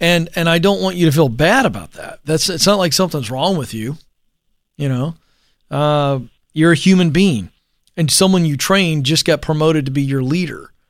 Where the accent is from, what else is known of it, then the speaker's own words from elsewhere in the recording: the South, United States; You know, Joe, it occurs to me that I'm, you know, born and raised in the South. Well, I don't have a thick Southern accent.